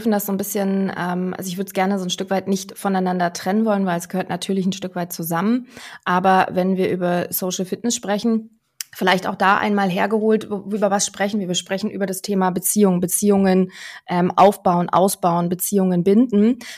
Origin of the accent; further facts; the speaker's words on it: Berlin, Germany; now in Hamburg, Germany; Ich bin eine Berliner Pflanze, da komme ich nämlich eigentlich her und da fühle ich mich auch sehr stark beheimatet. Mittlerweile lebe ich aber hier oben bei Hamburg. Das heißt, das ist wirklich mittlerweile mein Zuhause.